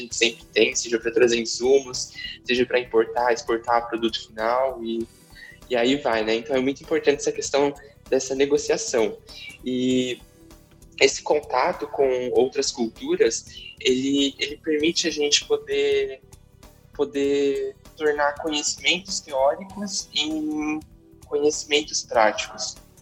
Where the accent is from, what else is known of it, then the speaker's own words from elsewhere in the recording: Brazil; porque eu não estou vendo apenas na forma como nós brasileiros vemos.